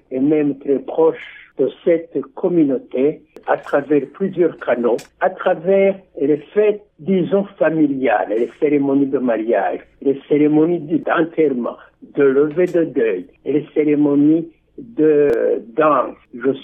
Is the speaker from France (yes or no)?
no; Burundi; Je suis né, j'ai étudié chez nous en Afrique, Afrique des Grands Lacs.